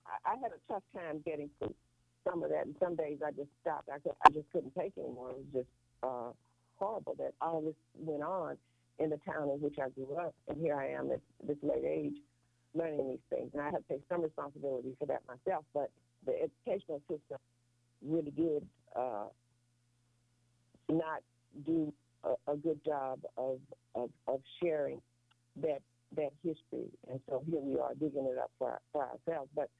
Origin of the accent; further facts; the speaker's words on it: Alexandria, Louisiana, United States; that I didn't know so much about my hometown, about my home state. We were the pride to take Louisiana history